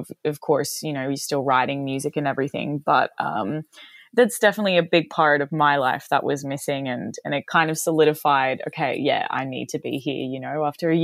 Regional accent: Chicago, Illinois, United States; born there; So I was born in Chicago.

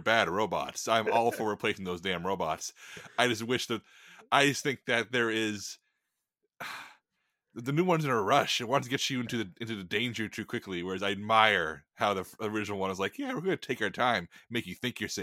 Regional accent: United States; as an American, I was so uneducated about what actually happened

